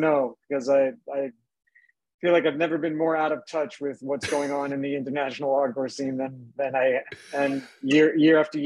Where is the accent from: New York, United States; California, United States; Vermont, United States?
New York, United States; outside of Long Island, where I grew up in Suffolk County. It was pretty remote, but it was still just a matter of one train transfer on the LIRR to getting into New York City